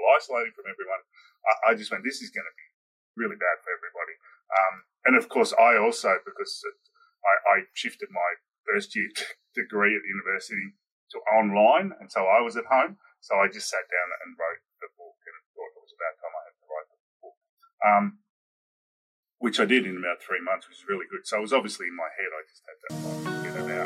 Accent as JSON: {"language": "English", "country": "Australia", "said": "I am Australian."}